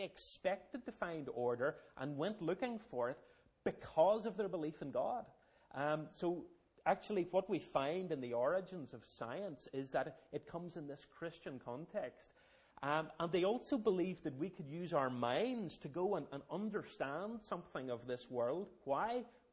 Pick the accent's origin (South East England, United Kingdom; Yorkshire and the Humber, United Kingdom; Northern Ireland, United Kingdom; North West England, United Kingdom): Northern Ireland, United Kingdom; Armagh; I'm originally from Armagh. Now live in Green Island, just outside Carrickfergus, with my wife Kathy and six young children.